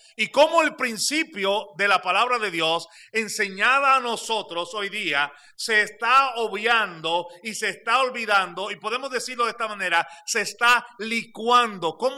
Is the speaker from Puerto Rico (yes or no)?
yes; Puerto Rico; nosotros venimos de esa islita de Puerto Rico